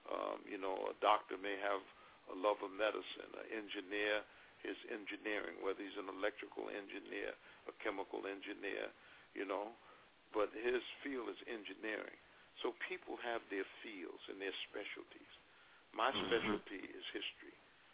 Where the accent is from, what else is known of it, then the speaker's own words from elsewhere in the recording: New York, United States; when I first accepted Islam in New York in 1960, I lived in Queens at the time that I accepted. I grew up in the South Bronx.